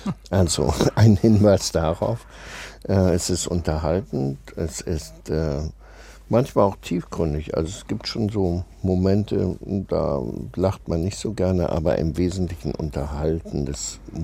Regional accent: Hamburg, Germany; Ich bin Hamburger

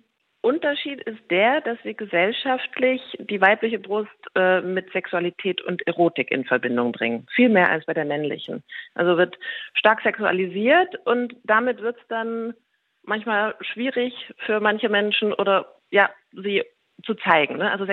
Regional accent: East Germany, Germany; Also ich bin im Osten aufgewachsen oder zumindest einen kurzen Teil.

